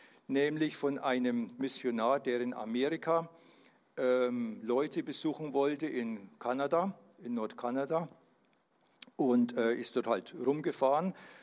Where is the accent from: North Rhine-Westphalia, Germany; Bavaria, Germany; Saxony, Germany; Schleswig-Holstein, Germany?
Bavaria, Germany; Geroldsgrün; Gut, ich komme aus Geroldsgrün im Frankenwald, im frommen Frankenwald.